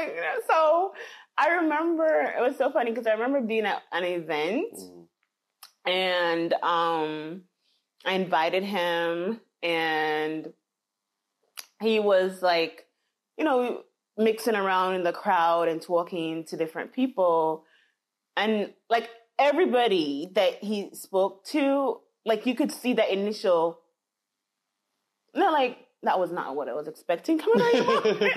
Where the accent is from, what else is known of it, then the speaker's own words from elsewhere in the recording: Jamaica; because they know I'm from Jamaica.